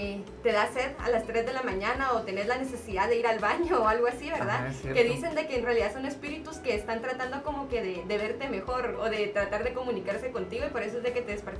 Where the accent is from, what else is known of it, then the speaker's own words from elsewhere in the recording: Guatemala; Nosotros también somos de Guatemala